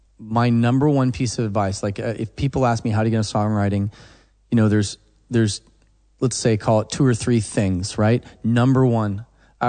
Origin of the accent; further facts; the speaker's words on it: Oklahoma, United States; Because when you do musical theater in rural Oklahoma in the country